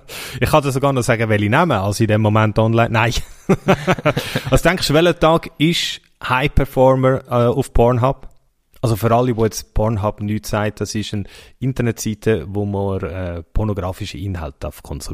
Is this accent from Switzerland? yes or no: yes; Switzerland; Anal wird bei uns in der Schweiz am meisten gesucht.